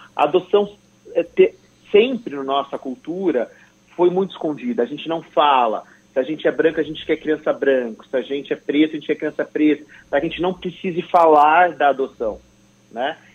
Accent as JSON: {"language": "Portuguese", "town": "Santos", "region": "São Paulo", "country": "Brazil", "said": "eu estudei em semi-internato em Santos, eu sou de Santos"}